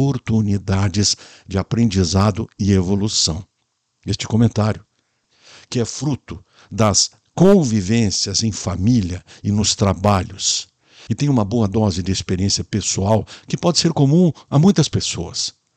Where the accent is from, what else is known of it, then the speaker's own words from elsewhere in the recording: Montes Capões, Brazil; Lá em Montes Capões, a minha terra natal, nos referíamos à folhinha